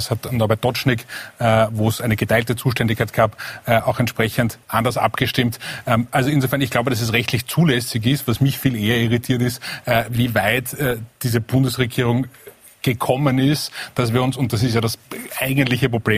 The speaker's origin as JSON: {"language": "German", "country": "Austria", "said": "das Bild, das wir als Österreicher abgegeben haben"}